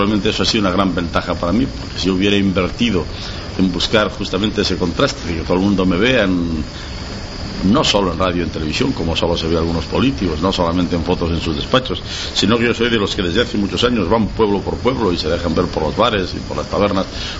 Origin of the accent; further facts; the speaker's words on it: Spain; Todos somos españoles y tenemos mucho más en común que aquellas cosas que nos puedan diferenciar.